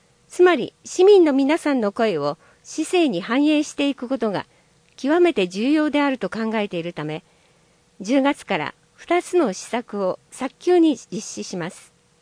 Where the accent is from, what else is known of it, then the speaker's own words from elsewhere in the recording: Tambasasayama, Hyogo, Japan; born there; 私は丹波篠山市で生まれましたが、三田市でおよそ38年間、